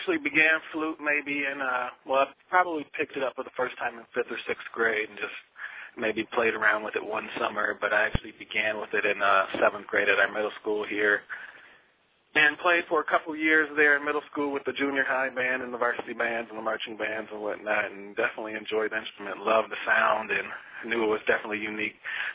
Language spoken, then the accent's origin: English; Michigan, United States; Well, I'm from Michigan, born and raised, so I'm definitely a diehard Detroit Lions fan.